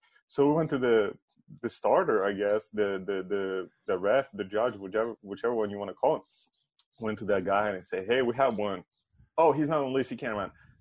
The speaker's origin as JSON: {"language": "English", "country": "Serbia", "tie": "born or raised there", "moved": "yes", "said": "yeah, that was my time growing up in Serbia up until 2010."}